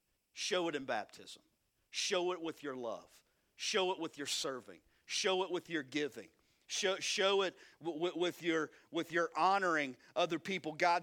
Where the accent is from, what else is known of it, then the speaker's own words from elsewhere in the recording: Kentucky, United States; Man, we are from Eastern Kentucky, so give me some break, man.